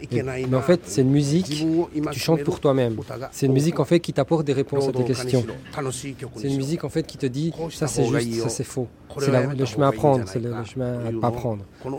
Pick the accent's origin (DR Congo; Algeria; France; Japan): Japan; Okinawa; French is a second language; En fait, quand j'ai quitté Okinawa。J'ai réécouté la musique d'Okinawa. En fait, en revenant à Okinawa, que j'ai décidé d'en faire.